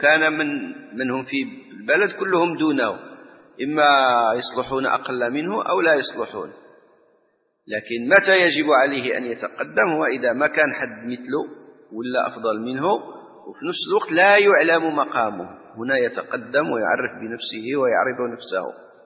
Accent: Morocco; احنا عندنا في المغرب ممكن واحد حياته كلها في النيابة

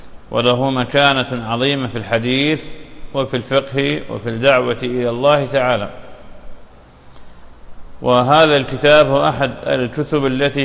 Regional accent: Iraq; moved away; كانت في بلادنا العراق، أعادنا الله إليه بخير وسلامة وأمن وأمان وإيمان.

